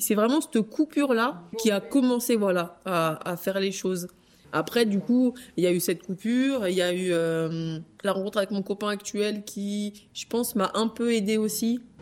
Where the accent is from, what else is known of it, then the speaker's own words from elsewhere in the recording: Madagascar; now in France; Je lui dis, je suis malgache, j'ai été adoptée à tel âge